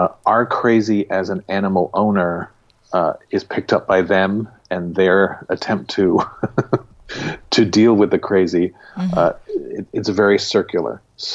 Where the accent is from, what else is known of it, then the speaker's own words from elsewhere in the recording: England, United Kingdom; one of the vows I made years ago is I'm an Englishman.